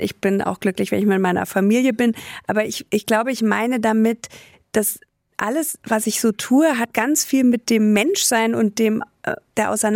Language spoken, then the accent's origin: German; Munich, Bavaria, Germany; ich meine, ich bin ja aus München, das war wirklich absurd.